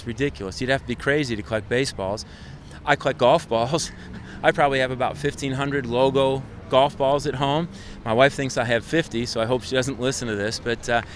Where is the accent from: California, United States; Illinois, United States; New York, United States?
Illinois, United States; Chicago; I grew up in Chicago, and so balls coming out of Wrigley Field, that's just in your blood.